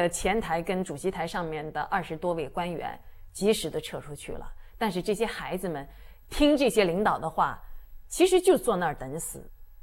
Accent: China; 就用我们大陆人的话所谓的战斗在第一线吧

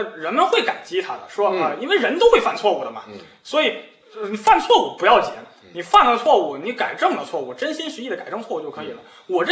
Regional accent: China; 我一想作为中国人不能不知道6.4的背景

